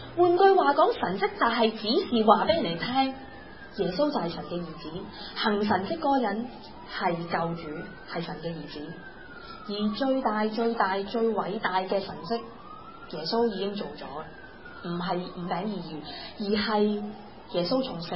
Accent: Hong Kong; 对我哋香港人嚟讲系食乜嘢？

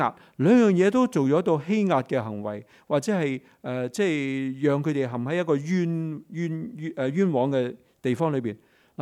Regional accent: China; 就是、我哋中国人话诛九族添啊。

